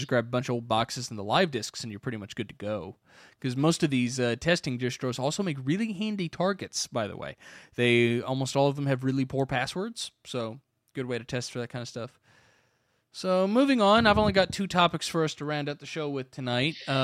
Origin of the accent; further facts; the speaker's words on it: Kentucky, United States; I grew up in Kentucky, so I'm used to people talking like this.